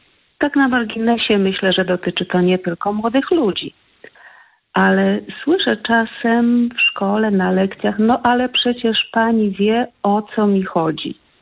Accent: Kraków, Lesser Poland, Poland; jestem z Krakowa, jestem nauczycielką języka polskiego.

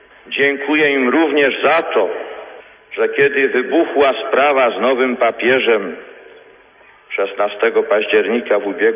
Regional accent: Wadowice, Lesser Poland, Poland; Myślą i sercem wracam nie tylko do domu, w którym się urodziłem, obok kościoła

